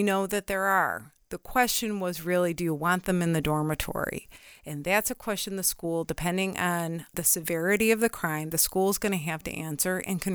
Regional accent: Illinois, United States; I'm from Northern Illinois, and I'm a border state with Wisconsin.

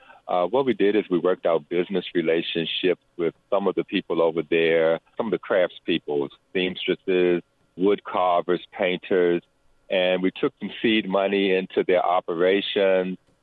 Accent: Washington, District of Columbia, United States; I was born in Washington, D.C., born and raised.

